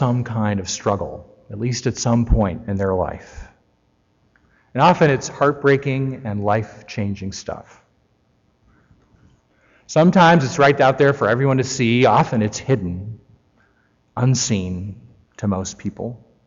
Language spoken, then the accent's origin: English; Illinois, United States; also born or lived in Indiana; And for most of my life, I grew up in Illinois and Indiana, down the block from a cornfield.